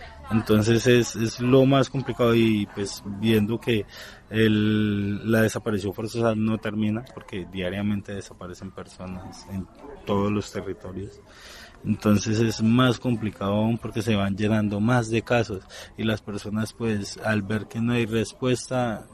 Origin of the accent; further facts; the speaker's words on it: Palmira, Valle del Cauca, Colombia; vengo de Palmira.